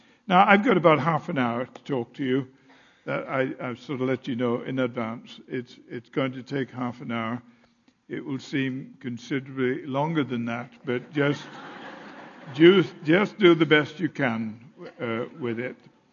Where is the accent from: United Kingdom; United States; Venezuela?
United Kingdom; He being Italian and I being British